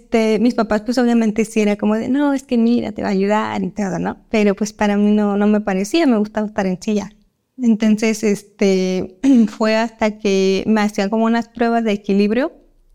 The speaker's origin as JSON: {"language": "Spanish", "town": "Guadalajara", "region": "Jalisco", "country": "Mexico", "said": "tengo 19 años de edad, soy de Guadalajara"}